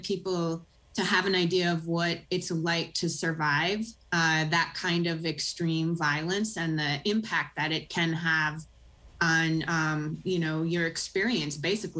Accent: Minnesota, United States; Well, I grew up here in Minnesota

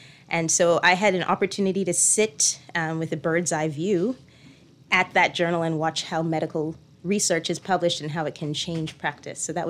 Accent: Nassau, New Providence, Bahamas; also born or lived in United Kingdom; So I am a Nassauvian. I was born and raised here in Nassau. I attended primary school first at Xavier's Lower School and then at Tamberley School. And then I went abroad with my mother to the UK and I did high school there.

